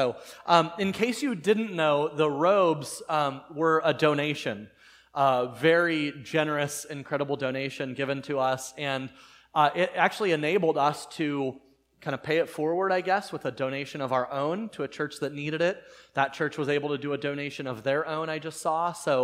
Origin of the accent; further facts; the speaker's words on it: San Diego, California, United States; born there; I was born in San Diego to two wonderful, young, energetic parents who had gotten married a couple years earlier in a Catholic church on a hill.